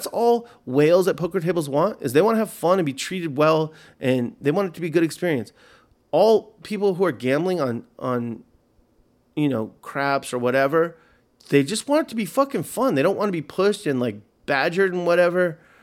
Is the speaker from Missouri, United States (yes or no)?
no; California, United States; So I tell the stick man, I said, look, I'm from Southern California. I like to chill.